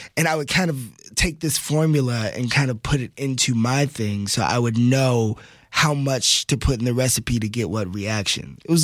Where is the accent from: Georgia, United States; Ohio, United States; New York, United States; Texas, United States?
Texas, United States; growing up in Texas, which is, you know, football country.